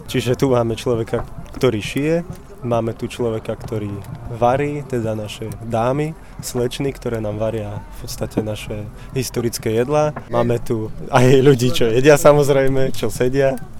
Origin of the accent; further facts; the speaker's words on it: Brezno, Banská Bystrica Region, Slovakia; som z Berezunu, z Brezna